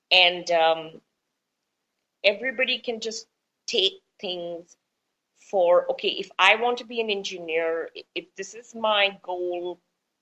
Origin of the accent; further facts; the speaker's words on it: Las Vegas, Nevada, United States; I'm from Las Vegas, so I love Las Vegas and I love American culture personally.